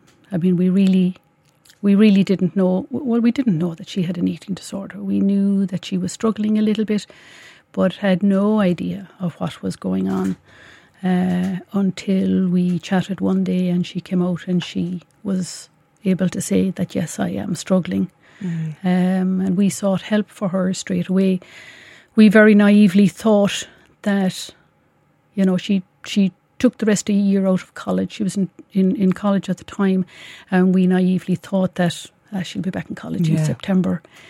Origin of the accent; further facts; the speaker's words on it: Cork, Munster, Ireland; now in Dublin, Ireland; So I suppose originally I'm from Cork, but living in Dublin.